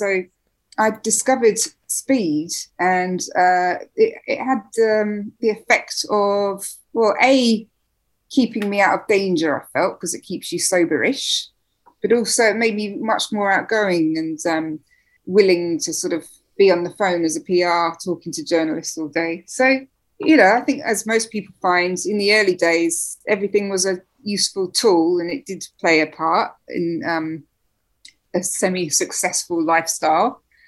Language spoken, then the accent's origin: English; Slough, South East England, United Kingdom; I grew up in Slough, a bit of a disappointing place